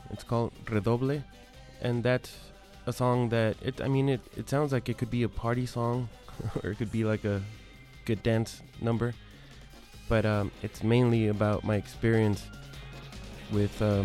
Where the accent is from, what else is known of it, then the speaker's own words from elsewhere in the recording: Nogales, Sonora, Mexico; now in Arizona, United States; I was born in Nogales, Arizona, but then I was raised in Nogales, Mexico.